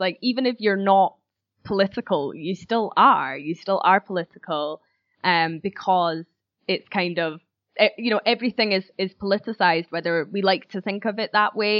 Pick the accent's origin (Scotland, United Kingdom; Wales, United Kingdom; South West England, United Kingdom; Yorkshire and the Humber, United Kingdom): Scotland, United Kingdom; growing up in Scotland, you just get force-fed this kind of old Scottish white man poetry.